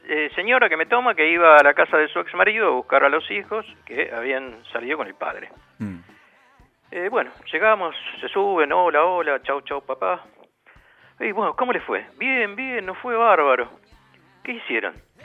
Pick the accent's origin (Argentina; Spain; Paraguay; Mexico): Paraguay; Y nosotros venimos de Paraguay, venimos al encuentro.